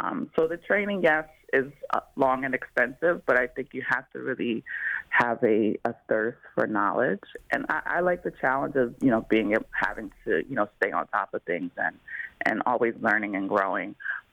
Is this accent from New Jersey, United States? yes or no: yes; Plainfield, New Jersey, United States; I grew up in Plainfield, so I'm very familiar with JFK.